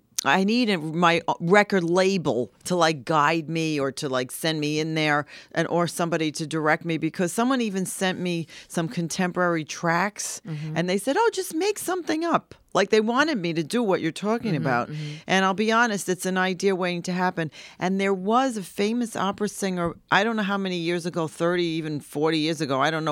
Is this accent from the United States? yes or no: yes; Long Island, New York, United States; also born or lived in Brooklyn; We lived on Long Island, and after I was born in Brooklyn, but then we moved to Long Island when I was three.